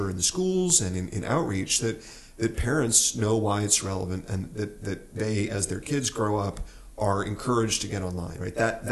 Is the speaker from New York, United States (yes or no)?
no; New Mexico, United States; I'm from New Mexico. We are two white guys, but we did grow up either very near Indian country or worked with it.